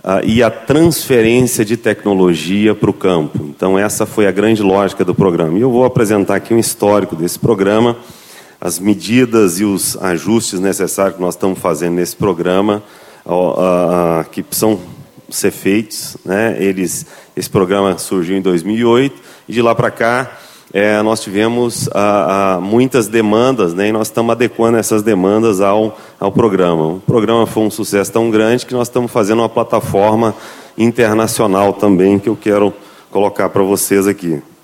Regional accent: Minas Gerais, Brazil; now in Brasília, Brazil; apesar de estar lá em Brasília, eu sou mineiro, né, conheço bastante esse estado

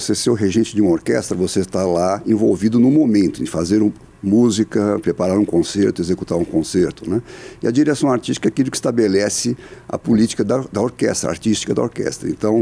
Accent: São Paulo, Brazil; sou paulista.

